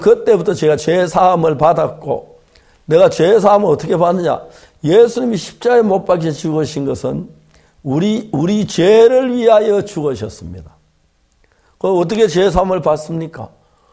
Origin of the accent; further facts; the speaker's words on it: South Korea; 여러분 우리는 대한민국 사람입니다.